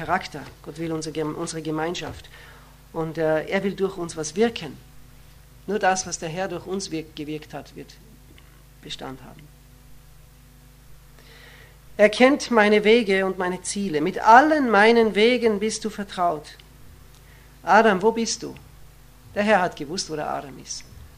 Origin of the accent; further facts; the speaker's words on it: Austria; Bei uns in Österreich ist es der Ö3.